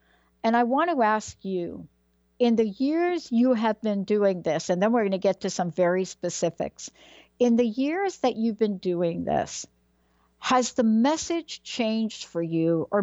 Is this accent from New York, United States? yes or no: yes; Bronx, New York, United States; born there